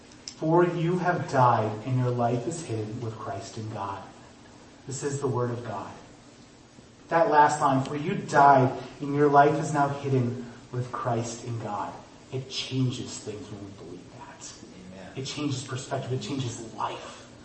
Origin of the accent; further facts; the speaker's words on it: North Dakota, United States; I was like from North Dakota, so I'm like, oh.